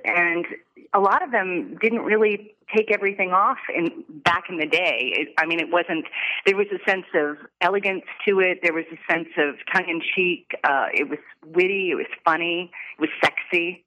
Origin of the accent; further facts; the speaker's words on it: Columbus, Indiana, United States; Well, I'm originally from Columbus, Indiana, south of Indianapolis, and I came out of the womb singing and dancing.